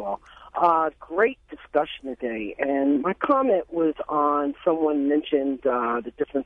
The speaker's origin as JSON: {"language": "English", "town": "Baltimore", "region": "Maryland", "country": "United States", "tie": "born or raised there", "said": "I live in Baltimore. I grew up in Baltimore and went to Baltimore City Public Schools."}